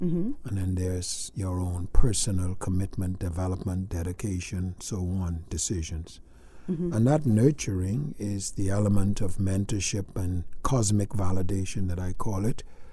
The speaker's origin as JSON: {"language": "English", "region": "Long Island", "country": "Bahamas", "tie": "born or raised there", "also_born_or_lived": "New Providence", "said": "came to Nassau when I was only 2 months old and took me back to Long Island to raise and eventually returned to New Providence, and we were back and forth for a while."}